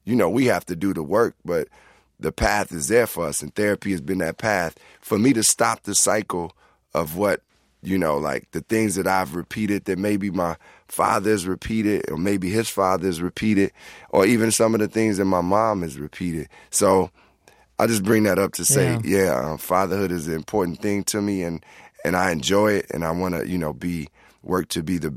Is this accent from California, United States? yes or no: no; Chicago, Illinois, United States; But I mean, I love Detroit. I'm from Chicago